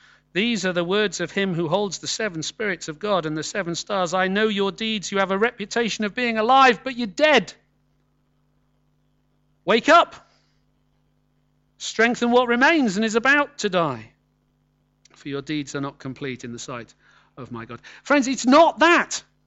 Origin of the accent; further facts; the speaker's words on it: England, United Kingdom; Because as English folk, we often like to see the cup extremely half empty.